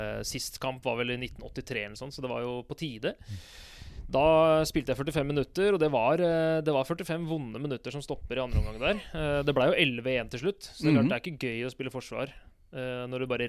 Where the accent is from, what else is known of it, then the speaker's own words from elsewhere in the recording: Oslo, Norway; Jeg jo født og oppvokst i Kampanveien, ikke så langt mm-hmm. under her vi sitter, og har hatt 10 sånne fuskeår på Tveita før jeg flyttet tilbake igjen til Oppsal for et par år siden.